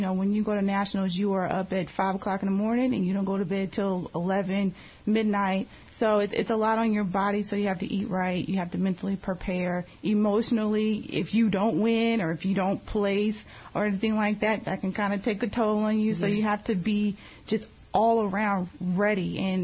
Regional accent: Jefferson City, Missouri, United States; now in Kansas City, United States; Yes, born and raised in Jefferson City, Missouri. So moving to Kansas City, it was like, wow, it's such a big city.

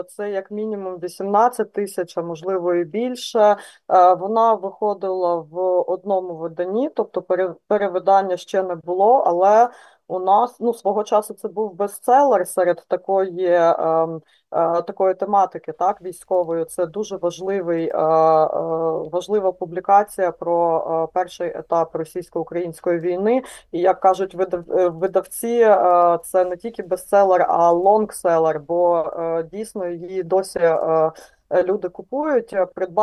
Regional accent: Luhansk, Luhansk Oblast, Ukraine; now in Lviv, Ukraine; я часто кажу своїм гостям, чи то з України, чи з-за кордону, що я з Луганська.

